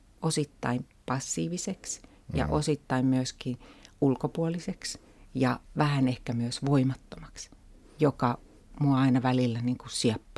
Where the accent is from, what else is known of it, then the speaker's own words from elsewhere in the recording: Turku, Southwest Finland, Finland; Mä kasvoin Turussa, suht pienessä kaupungissa